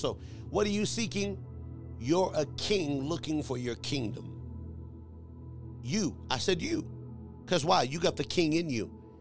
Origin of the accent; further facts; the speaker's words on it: United States; born there; Now, again, culturally, my background is Mexican, though I was born in America.